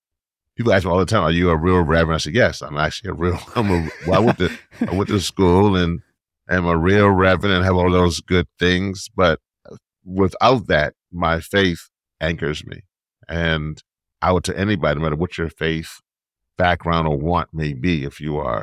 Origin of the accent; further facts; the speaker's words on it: Louisiana, United States; trying to particularly go into my home state of Louisiana and try to help Cancer Alley not be Cancer Alley anymore.